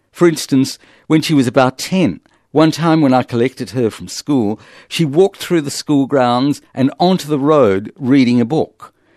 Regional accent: Australia; on my experience as an Australian-born and raised bilingual and as the father of an Australian-born and raised bilingual.

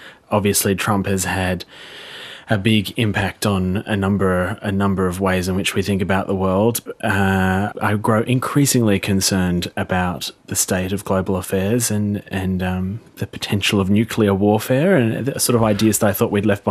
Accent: Australia; And for myself as an Australian director working with an Australian team on the show

